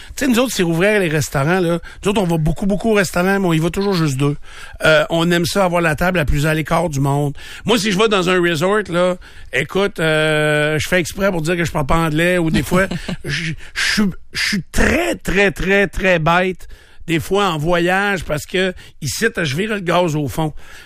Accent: Canada; Ben moi, je suis un Canadien.

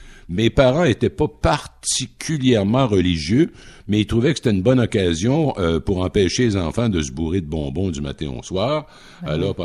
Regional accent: Rimouski, Quebec, Canada; Mais moi, j'ai grandi dans un univers qui était encore très, très religieux. Nous, ben moi, je viens de Rimouski.

